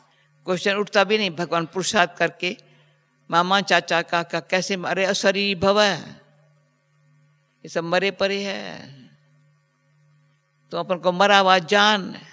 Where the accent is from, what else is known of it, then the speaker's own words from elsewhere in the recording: Gujarat, India; हम गुजराती लोग छाछ पीते हैं ना खाने के साथ साथ